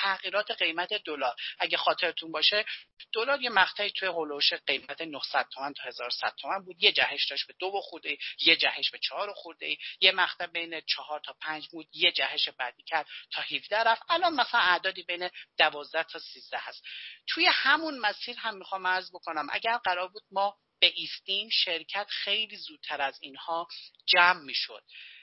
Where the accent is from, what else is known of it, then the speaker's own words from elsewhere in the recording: Hamadan, Iran; شهر خودم که من اهل همدان هستم، بازار قدیمی داره.